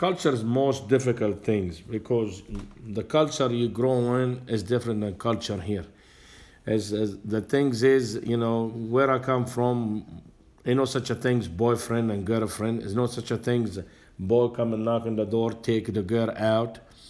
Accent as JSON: {"language": "English", "country": "Israel", "said": "Well, I come from Israel."}